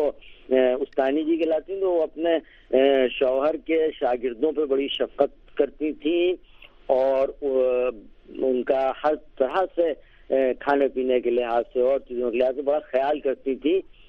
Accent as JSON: {"language": "Urdu", "town": "Lucknow", "region": "Uttar Pradesh", "country": "India", "tie": "born there", "said": "میں یہیں لکھنؤ میں میری پیدائش ہوئی, اور میرے والد انگلش کے لیکچرر تھے یہاں امیر الدولہ اسلامیہ انٹر کالج میں"}